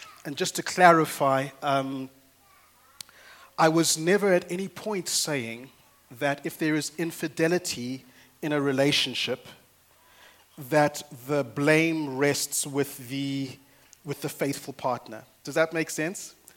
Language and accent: English; Zimbabwe; I come from Zimbabwe